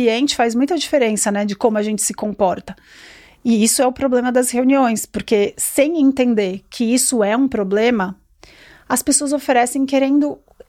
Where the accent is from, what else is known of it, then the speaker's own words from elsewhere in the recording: São Paulo, Brazil; Eu fazia faculdade em Campinas, mas eu sou paulistana, né?